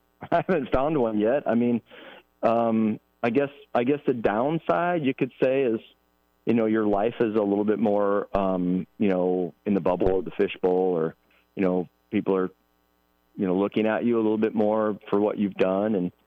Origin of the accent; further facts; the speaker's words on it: Nebraska, United States; I mean, yes, I was raised in Nebraska.